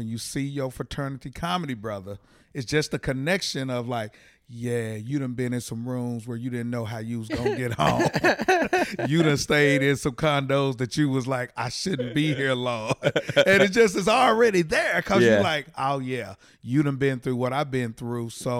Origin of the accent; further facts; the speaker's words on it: Fort Worth, Texas, United States; So we was born and raised in Fort Worth, little old Christian based.